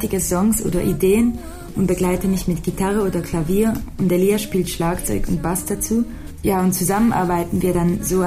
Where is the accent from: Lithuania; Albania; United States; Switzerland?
Switzerland; wir kommen aus der Schweiz.